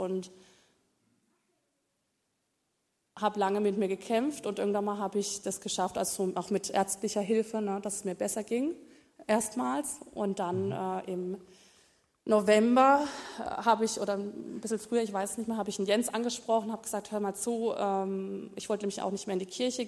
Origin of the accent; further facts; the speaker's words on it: Belgium; born there; also born or lived in Las Palmas, Spain; ich wusste lange Zeit nicht, woher ich komme, weil ich bin in Belgien geboren. Meine Mutter ist sehr viel gereist mit mir und meinem Vater. Wir haben 3 Jahre auf Las Palmas, Gran Canaria, gelebt